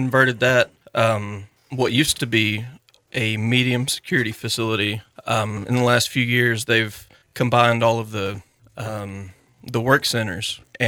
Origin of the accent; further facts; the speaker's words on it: Granite, Oklahoma, United States; also born or lived in Elk City; And we moved to Granite when I was about 11. And then I've lived there mostly since then.